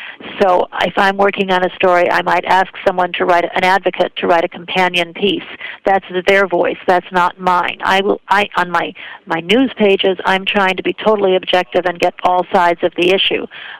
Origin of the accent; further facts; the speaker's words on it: Chicago, Illinois, United States; I'm a Chicagoan, a native Chicagoan. I grew up on LaSalle and Division between Cabrini and the Gold Coast, so I'm like equidistant, and that was my upbringing